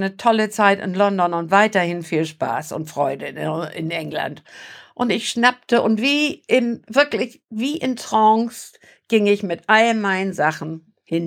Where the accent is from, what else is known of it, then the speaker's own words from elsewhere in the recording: Germany; Ich sag, ich bin Deutsche.